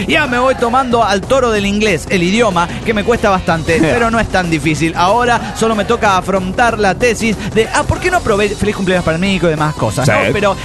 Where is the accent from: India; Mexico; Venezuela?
Mexico; Celaya, Guanajuato; de Celaya, Guanajuato.